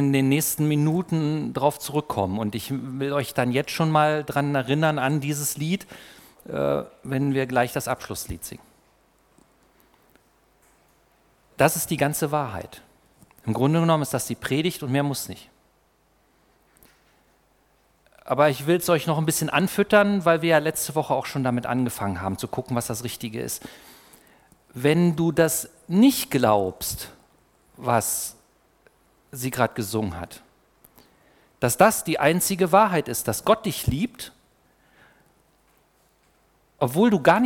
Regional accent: East Germany, Germany; ich bin ja in der DDR aufgewachsen mit den Adventisten der DDR

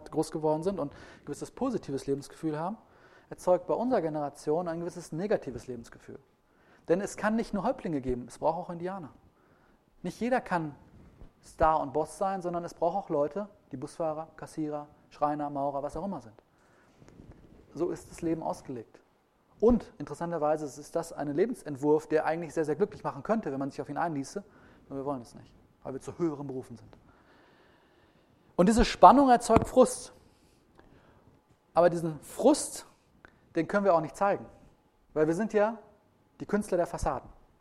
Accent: North Rhine-Westphalia, Germany; ich komme aus dem Ruhrgebiet

